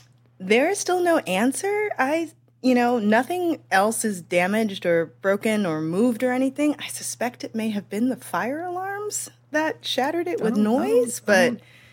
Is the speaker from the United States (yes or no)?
yes; St. Louis, Missouri, United States; I mean, I am always going to be a Cardinals and Blues fan just like because I'm from St. Louis, well, but I don't necessarily follow it.